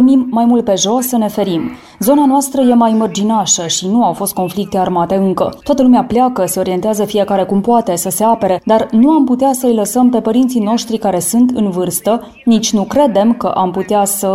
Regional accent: Kyiv, Ukraine; moved away as an adult; now in Timișoara, Romania; Noi suntem deloc din Kiev, dar pentru că lucrurile începeau să se complice, am plecat la niște rude aproape de granița cu Moldova.

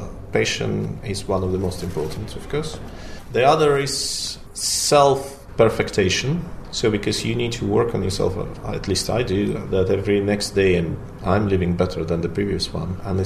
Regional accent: St. Petersburg, Saint Petersburg, Russia; I'm trying to plan to stay at my hometown in St. Petersburg to catch some of the World Cup games down there.

